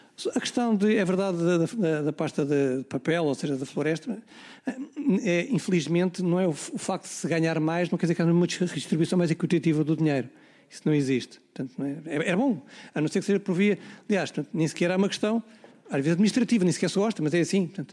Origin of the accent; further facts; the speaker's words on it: Torres Vedras, Lisbon, Portugal; Eu sou de Torres Vedras